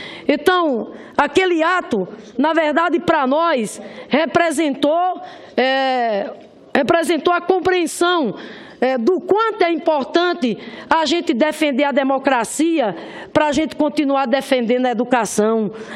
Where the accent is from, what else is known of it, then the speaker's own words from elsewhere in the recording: Rio Grande do Norte, Brazil; permitiu que o meu Rio Grande do Norte tivesse hoje a rede de escolas técnicas que tem lá no meu estado, reacendendo a esperança da juventude do meu estado, do Nordeste do Brasil.